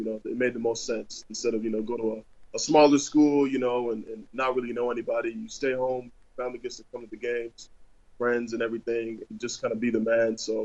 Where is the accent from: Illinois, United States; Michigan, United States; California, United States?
Illinois, United States; Chicago; I'm from Chicago. I was born there. So getting the chance to go back home is so special.